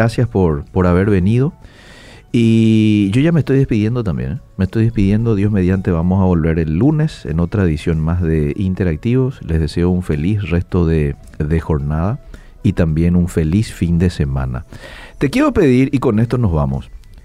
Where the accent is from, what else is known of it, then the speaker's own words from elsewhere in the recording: Paraguay; porque soy paraguayo y no tengo dinero y no sé el inglés y no tengo contacto y no tengo familia acá